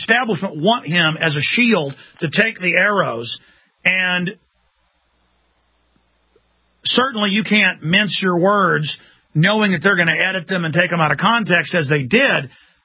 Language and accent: English; Dallas, Texas, United States; I mean, growing up in Dallas, if you wanted to go pick up women, it was church.